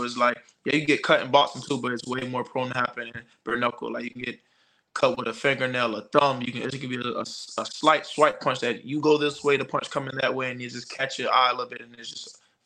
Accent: Miami, Florida, United States; You know, Miami. I'm not from Broward County, but Miami and Broward is, you know, we right here, like in Florida.

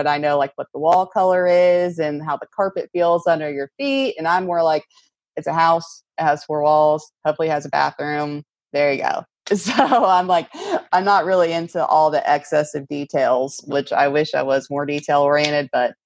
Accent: the South, United States; accent: Southern; I miss the South a lot. And sometimes if I get emotional or something, my Southern accent will still try to come out, and I probably say the word y'all way too much.

